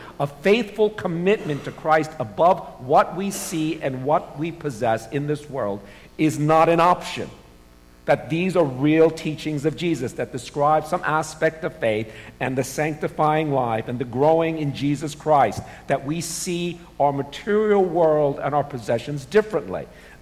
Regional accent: New York City, New York, United States; also born or lived in Texas / Chicago; now in San Francisco Bay Area, United States; I live near SFO, and I've lived in California for 25 years. I'm originally from New York City. I made my way to Texas, Chicago, and now in the Bay Area.

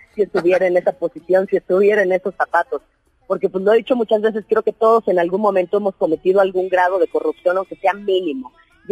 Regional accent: Mexico; como mexicanos creo que estamos más acostumbrados a escuchar al argentino, al colombiano, al cubano

